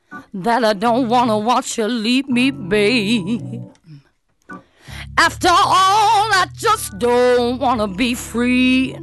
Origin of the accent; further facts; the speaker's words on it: Michigan, United States; now in Jacksonville, United States; I'm from Michigan, so I love that Motown sound